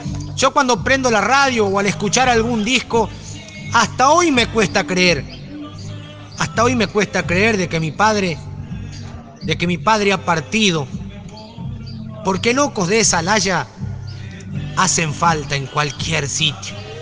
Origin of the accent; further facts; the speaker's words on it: Guardia Escolta, Santiago del Estero, Argentina; soy un criollo, hijo de padres mestizos. Soy nacido en Guardia Escolta, un pueblo de más chiquito. Mi pueblo tiene 800 habitantes, tiene 5 cuadras por 7 cuadras. Es un pueblo bien chiquitito del sudeste de Santiago.